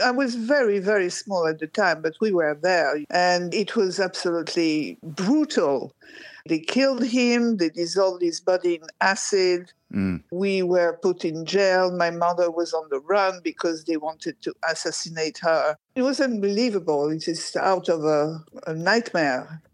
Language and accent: English; Algiers, Algiers Province, Algeria; I grew up in Algiers, and it was the Mecca of the Third World.